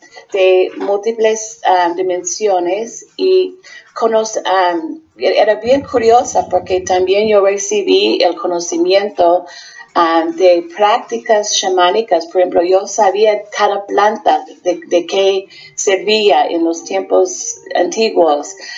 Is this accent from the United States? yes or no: yes; United States; now in El Salvador; Sí, me siento más guanaca que gringa.